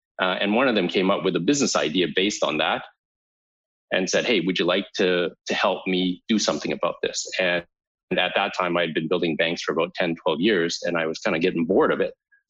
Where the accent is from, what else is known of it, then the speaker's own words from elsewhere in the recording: Canada; moved away as an adult; also born or lived in United States; now in Germany; I was born and raised in Canada. I went to engineering school, got out, did business consulting and stuff. And I worked in America for 3 or 4 years, and I came to Germany about almost 18 years ago now.